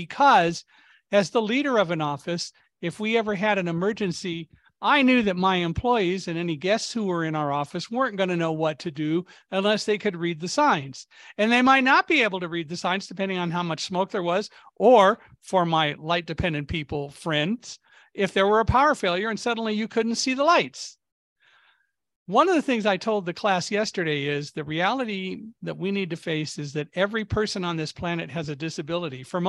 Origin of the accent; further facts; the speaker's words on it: Palmdale, California, United States; I grew up in Palmdale, California, where we had earthquakes all the time.